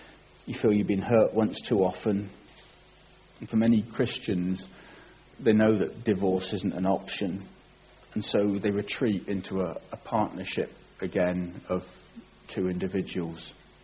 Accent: England, United Kingdom; Again, as English people, we are so hopeless at being able to relate to crises like that.

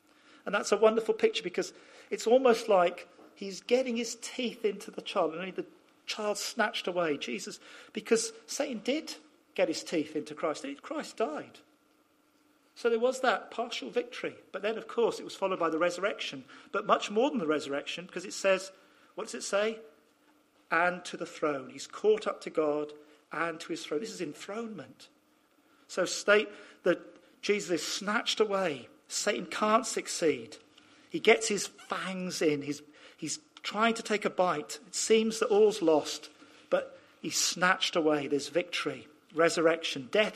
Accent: Scotland, United Kingdom; Oh, because I was brought up in Scotland.

